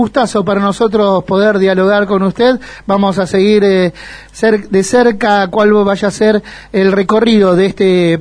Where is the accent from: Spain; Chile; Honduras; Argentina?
Argentina; Buenos Aires; now in Avellaneda, Argentina; yo vengo del barrio de La Boca, si bien hoy estoy viviendo en Avellaneda